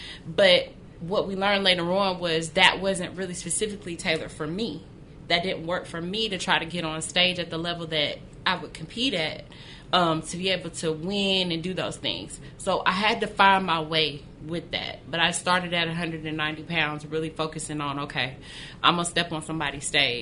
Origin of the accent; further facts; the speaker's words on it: Warner Robins, Georgia, United States; So I met a couple down in my hometown, or up in my hometown in Warner Robins, Georgia